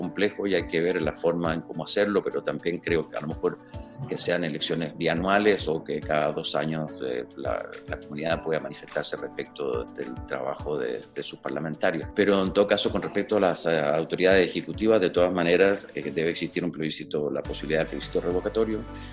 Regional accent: Chile; Hoy día hay un desconocimiento absoluto de lo que somos nosotros los chilenos, entre nosotros.

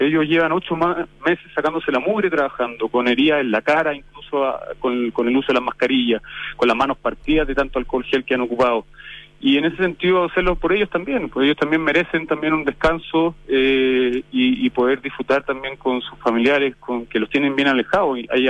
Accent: Chile; yo creo que es porque somos tímidos los chilenos en general

